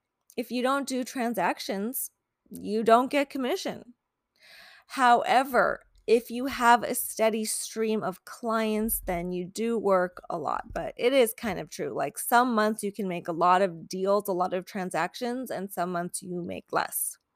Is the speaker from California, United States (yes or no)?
yes; Long Beach, California, United States; I'm not hating on LA. I grew up in Long Beach. It's a suburb of LA.